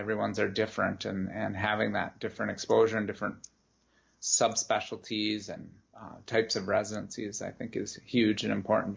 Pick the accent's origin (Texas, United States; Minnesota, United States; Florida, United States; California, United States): Minnesota, United States; Glenwood; I grew up in a small town in western Minnesota called Glenwood, so about 2 hours west, northwest of the Twin Cities in Minneapolis.